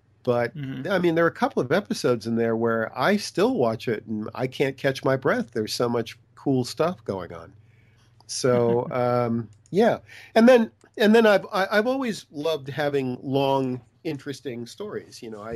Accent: Boston, Massachusetts, United States; As I said, I'm originally from Boston, so I'm a kid in Boston. I'm reading the comic book, picking it up every month at the kiosk, in the subway.

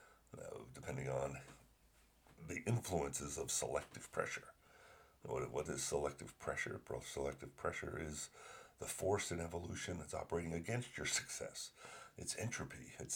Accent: New Jersey, United States; 26 of us going off on just growing up in New Jersey in the 60s and 70s. Yeah, most of them are still there. I lost it. I had to get away.

